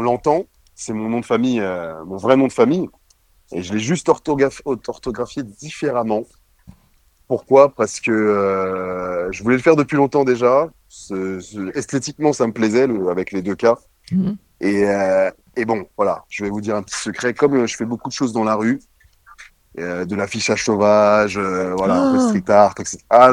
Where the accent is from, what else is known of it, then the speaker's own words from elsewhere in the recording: Île-de-France, France; comme j'ai grandi en Île-de-France, j'ai rencontré des gens de divers univers.